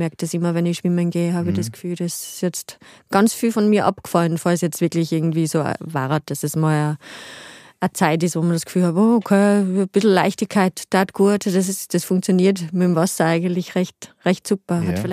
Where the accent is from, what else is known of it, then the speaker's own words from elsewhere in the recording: Upper Austria, Austria; weil ich bin ja aus Oberösterreich